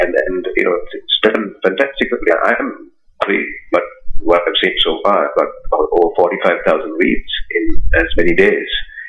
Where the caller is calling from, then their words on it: Cobourg, Ontario, Canada; Coburg, Ontario. It's a nice little beach town on the about an hour out of Toronto.